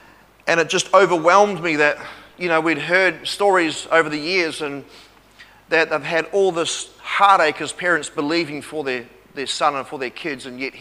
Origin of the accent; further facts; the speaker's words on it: New Zealand; And when I grew up in New Zealand, I grew up with some of the worst people. Some of the toughest people. Knew some of the meanest people, I guess you would say. Hardcore people.